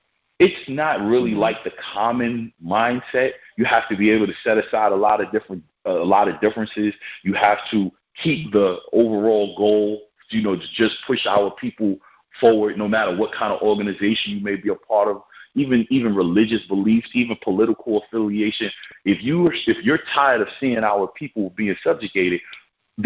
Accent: Brooklyn, New York, United States; I'm born and raised in Brooklyn. I'm born and raised. I'm from Kingsborough Project. I'm born and raised from Kingsborough

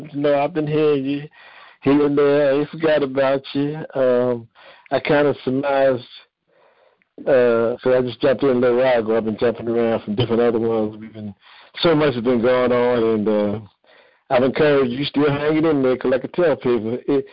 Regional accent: East Coast, United States; I come from the East Coast.

